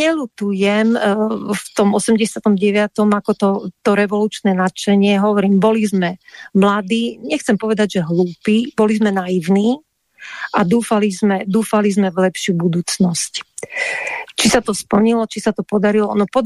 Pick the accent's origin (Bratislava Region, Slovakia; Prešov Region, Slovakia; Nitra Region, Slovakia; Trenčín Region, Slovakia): Bratislava Region, Slovakia; Bratislava; Ja som Bratislavčanka a pozerala som sa cez plot, hej, cez ten ostatný plot, čo bol.